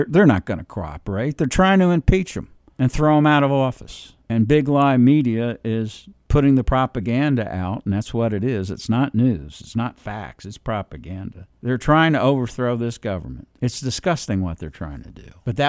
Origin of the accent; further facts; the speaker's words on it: New York City, New York, United States; I'm from New York City.